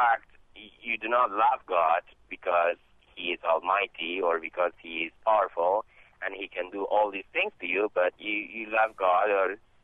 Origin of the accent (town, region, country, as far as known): Kabul, Afghanistan; English is a second language; moved away as an adult; now in United States